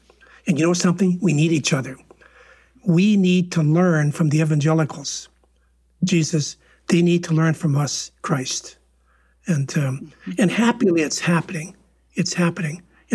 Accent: Western Canada, Canada; now in United States; I grew up in Western Canada, and where I grew up, we only had Catholics and Protestants. Since I moved to Texas

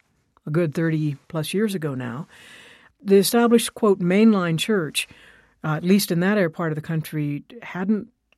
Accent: Arizona, United States; moved away; I grew up in Arizona, so I knew the Southwest to a certain degree.

